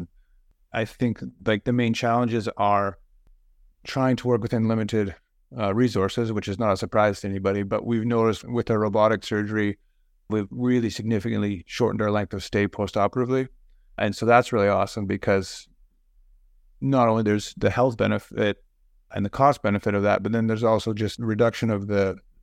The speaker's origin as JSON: {"language": "English", "town": "Edmonton", "region": "Alberta", "country": "Canada", "said": "I was hoping to come back to Edmonton because I'm from Edmonton and we have a lot of community here."}